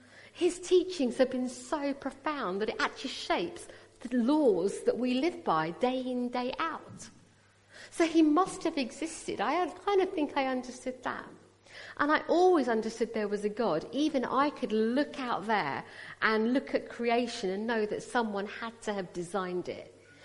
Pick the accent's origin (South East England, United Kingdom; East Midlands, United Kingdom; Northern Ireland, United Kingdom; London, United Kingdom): London, United Kingdom; Wimbledon; When we were growing up, mum was trying to look after us. And the local church where I grew up in Wimbledon